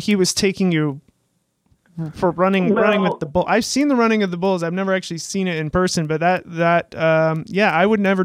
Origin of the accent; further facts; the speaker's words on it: Seattle, Washington, United States; I grew up in Seattle too, and I always remember going to Port Angeles and going to that tower right by the Red Lion, you know, in the bay of Port Angeles.